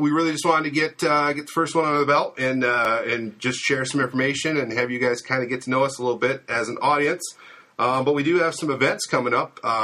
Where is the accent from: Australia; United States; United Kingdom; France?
United States; Alma, Arkansas; born and raised in Alma, been around it my whole life.